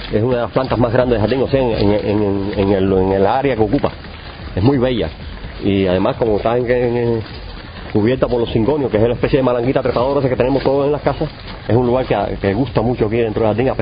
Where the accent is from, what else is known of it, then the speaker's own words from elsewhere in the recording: Cuba; Yo nací en el Escambray y desde muy pequeñito ya, o sea, cuando era jovencito ya comencé a buscar plantas